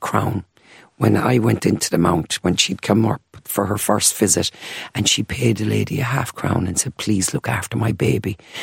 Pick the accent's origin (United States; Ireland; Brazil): Ireland; Limerick, Munster; He knew what it was going to be like for a child of colour growing up in Limerick.